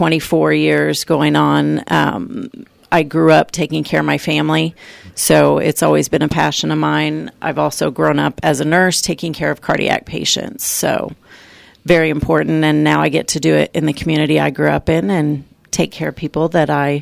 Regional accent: Emporia, Kansas, United States; I grew up in the Emporia area.

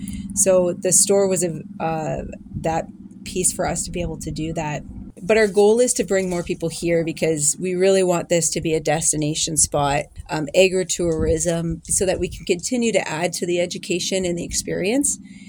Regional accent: Chatham-Kent, Ontario, Canada; So I was raised down in Chatham, Kent, on a farm down there.

